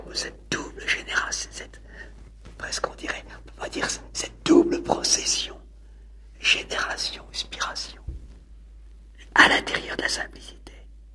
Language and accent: French; France; Parce que Hamelin, pour nous, hein, en tant que Français